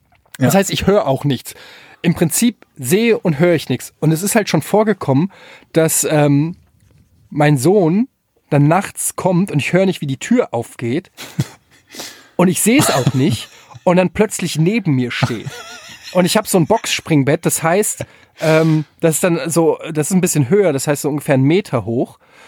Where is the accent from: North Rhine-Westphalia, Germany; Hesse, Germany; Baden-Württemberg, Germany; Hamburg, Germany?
Hesse, Germany; Frankfurt; Ich komme aus Frankfurt.